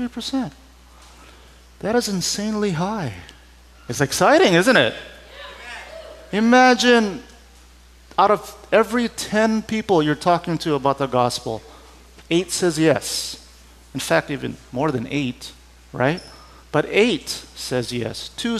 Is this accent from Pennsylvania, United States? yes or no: no; Hawaii, United States; Growing up in Hawaii, fourth grade, right? Fourth grade, we have Hawaiian studies.